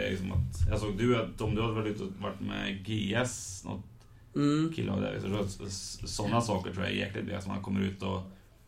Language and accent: Swedish; Hagfors, Värmland, Sweden; Jag kommer från Hagfors då.